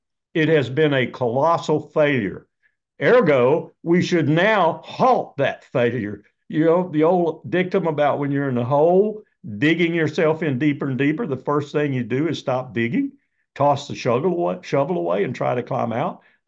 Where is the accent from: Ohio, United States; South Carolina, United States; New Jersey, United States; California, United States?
South Carolina, United States; I know him. I'm from South Carolina.